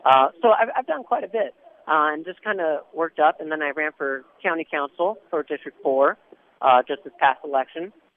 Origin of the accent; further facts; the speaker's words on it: Germany; English is a second language; I grew up in Germany in a small farming community surrounded by nothing.